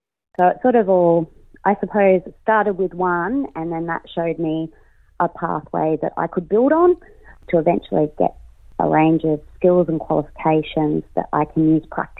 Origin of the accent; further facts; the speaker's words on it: New South Wales, Australia; I've been working and living on Awabakal country now for almost 18 years, and I am originally from Darkanyang country, which is just sort of over the mountains, a bit further down on the central coast, yeah.